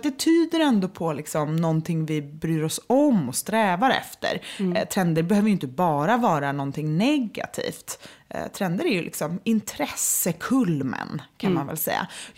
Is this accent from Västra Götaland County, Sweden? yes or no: yes; Gothenburg, Västra Götaland County, Sweden; moved away as an adult; Jag känner mig som en söderbärna. Men jag är uppvuxen i Göteborg.